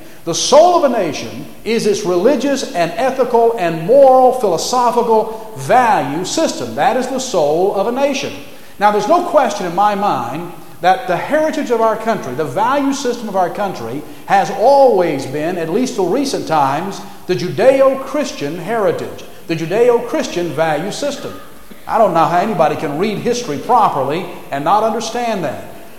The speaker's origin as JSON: {"language": "English", "country": "United States", "said": "I don't mind telling you I'm an American, and I am proud that I am an American."}